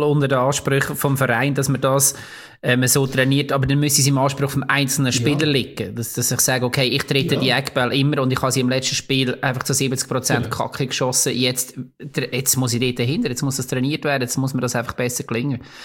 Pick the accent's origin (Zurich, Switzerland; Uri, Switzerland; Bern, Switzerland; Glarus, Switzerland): Bern, Switzerland; aber das würde mich als Berner auch nicht interessieren